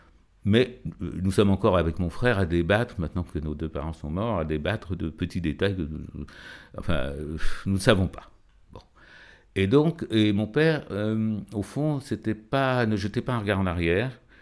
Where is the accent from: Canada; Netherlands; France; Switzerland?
France; je suis français. Je suis français parce que j'aime cette langue, j'aime cette littérature